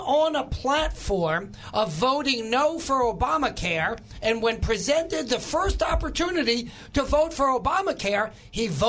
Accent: New York, United States; accent: New York; I originally, as you may recall, as my accent might disclose, am from New York.

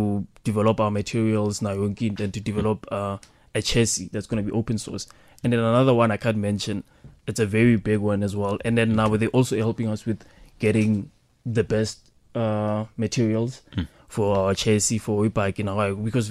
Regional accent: South Africa; And for me, being a South African, it was a bike.

